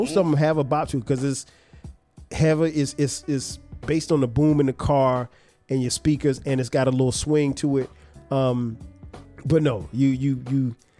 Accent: Florence, South Carolina, United States; where I grew up in Florence, South Carolina, I could get my hands on that music like it was nothing.

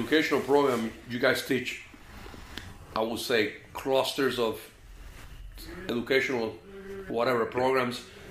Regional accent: Puerto Rico; now in Columbus, United States; I was born and raised in Puerto Rico. I went to Kansas State.

